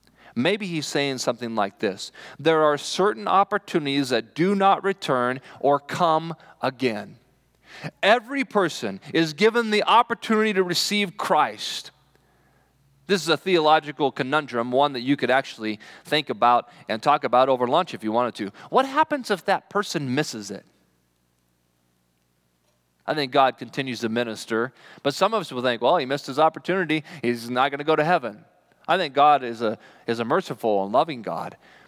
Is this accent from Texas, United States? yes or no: no; Kansas, United States; now in Rapid City, United States; I had never been to South Dakota. I grew up in Kansas.